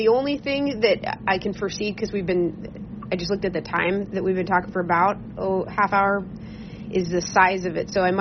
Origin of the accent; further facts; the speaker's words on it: Juneau, Alaska, United States; Actually, I was born and raised down here in Juneau. I've been in Southeast my whole life.